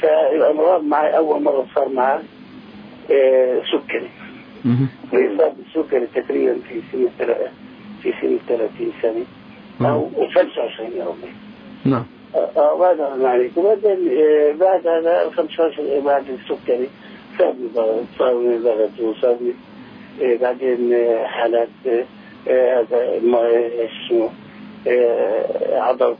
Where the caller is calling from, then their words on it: Nablus, West Bank, Palestine; أنا من نابلس